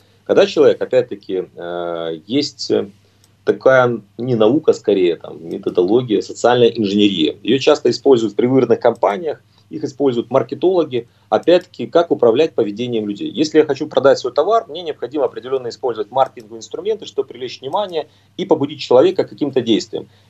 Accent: Donetsk, Donetsk Oblast, Ukraine; Я сам родом из Донецка, и у меня семья из Донецка

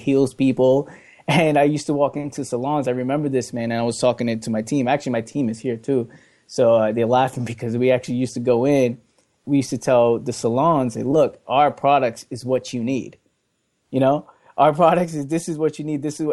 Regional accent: New York, United States; I'm from New York, so I see people on the train.

